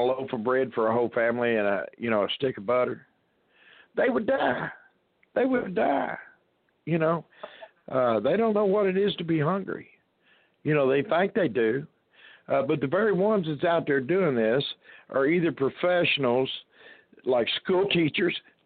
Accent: United States; I grew up in the United States where we were free to roam and go wherever we want in this country.

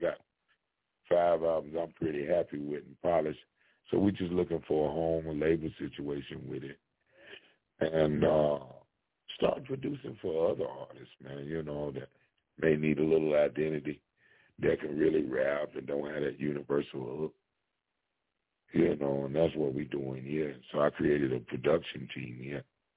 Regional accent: Kentucky, United States; I ain't one of those cats that want to move somewhere and fake some life. I'm from Kentucky.

